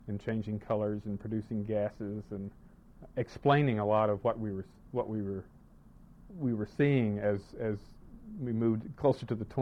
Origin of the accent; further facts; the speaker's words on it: Sterrett, Texas, United States; born there; I was born in 1950 in Sterrett, Texas. It's a small town about halfway between Dallas and Waco.